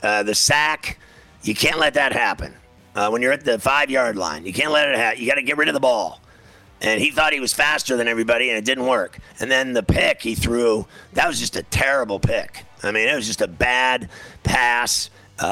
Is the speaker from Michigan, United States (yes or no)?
no; Pittsburgh, Pennsylvania, United States; I went to a lot of Pitt Panther games growing up in Pittsburgh.